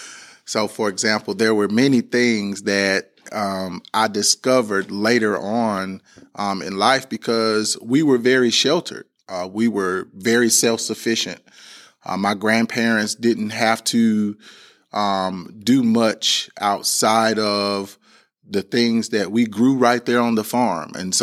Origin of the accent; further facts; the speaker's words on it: Orem, Ohio, United States; I'm a proud product of a public school there in my hometown. It's a little rural town. It's called Orem. But the neighboring municipality or town was Proctorville.